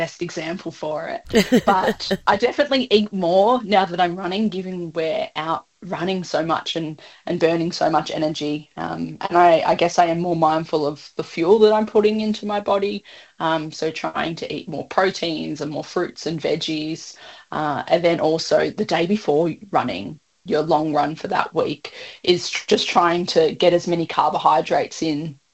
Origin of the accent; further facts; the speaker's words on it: Melbourne, Victoria, Australia; I'm from Melbourne, so I live in a city